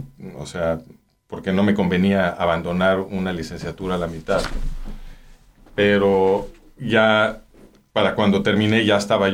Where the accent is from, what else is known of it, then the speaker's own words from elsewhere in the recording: Mexico; mi mamá y mi papá estaban ahí, y pues ahí nací, pero ellos se regresaron a México y yo crecí en México.